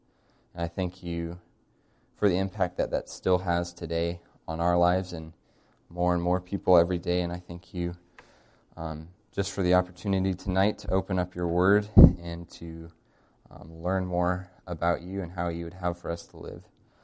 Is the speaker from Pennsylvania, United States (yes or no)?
no; Roswell, Georgia, United States; I'm from Roswell, Georgia, so that's about a 40-hour drive southeast of here, down in about the southeast corner of America. I grew up in a family of six kids